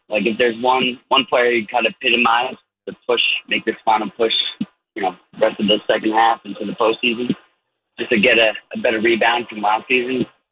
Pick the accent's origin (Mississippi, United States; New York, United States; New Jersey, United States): New Jersey, United States; I'm from Jersey, but made a quick pivot, head back to Lincoln, Nebraska, almost home